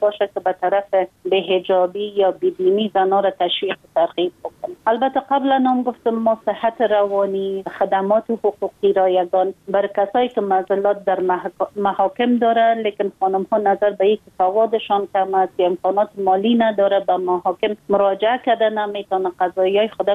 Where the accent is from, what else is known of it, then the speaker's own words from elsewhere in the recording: Afghanistan; من یک خانم مسلمان هستم، از افغانستان هستم